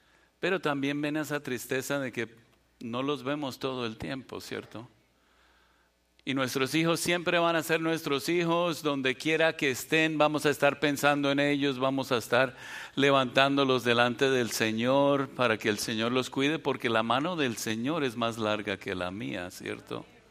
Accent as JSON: {"language": "Spanish", "country": "Colombia", "tie": "born there", "said": "hace 59 años yo nací en Colombia de padres alemanes. Mis papás se escaparon de Alemania, del nazi, de Hitler"}